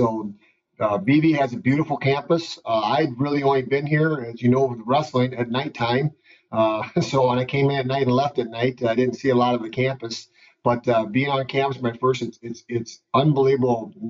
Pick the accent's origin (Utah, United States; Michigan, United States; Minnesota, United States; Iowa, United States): Iowa, United States; Parkersburg; It was 18 miles away. I'm from Parkersburg, Iowa.